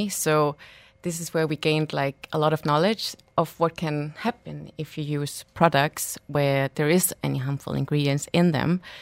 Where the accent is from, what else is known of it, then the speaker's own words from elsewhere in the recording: Denmark; Yeah, we are all from Denmark.